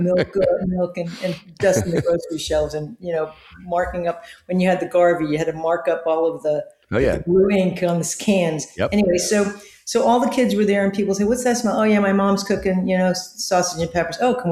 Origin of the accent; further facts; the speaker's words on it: Hoboken, New Jersey, United States; born there; also born or lived in Long Island / Los Angeles; Well, I was born in Hoboken. My parents moved from Hoboken to Long Island and opened up small Italian delicatessens. And then when they moved to Los Angeles in 1968